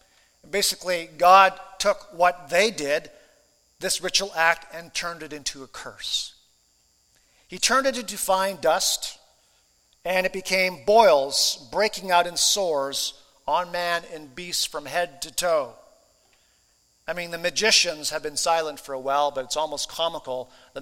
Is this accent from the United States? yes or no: no; Japan; I grew up in Japan, of course, as a missionary kid.